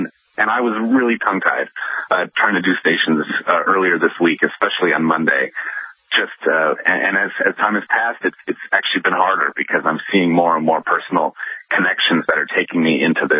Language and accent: English; Boston, Massachusetts, United States; I'm coming at this as a Bostonian as well, so this is really close to home.